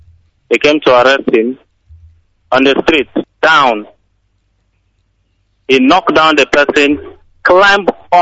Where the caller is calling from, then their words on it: Port Harcourt, Rivers, Nigeria; I'm calling from Igocha, Port Harcourt.